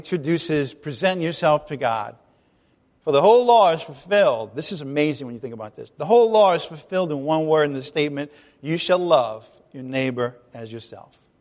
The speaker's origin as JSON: {"language": "English", "country": "Ireland", "said": "I'm Irish. I get it."}